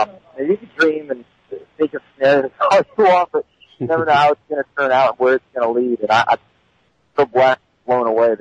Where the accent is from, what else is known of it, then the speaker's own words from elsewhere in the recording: California, United States; I mean, I all my years, growing up in Southern California, all my years were motocross and off-road, things like that.